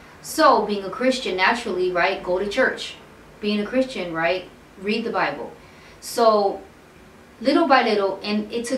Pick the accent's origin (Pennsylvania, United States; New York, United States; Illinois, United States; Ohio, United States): Illinois, United States; Chicago; So I am Puerto Rican, born and raised in Chicago.